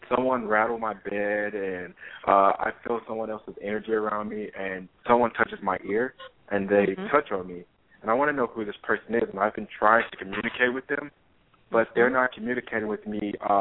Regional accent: New York, United States; now in Anderson, United States; Well, I live in Anderson, but I'm actually from New York, so

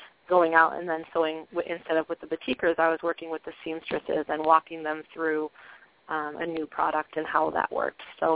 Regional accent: Kalamazoo, Michigan, United States; for where I grew up in Michigan, a town called Kalamazoo

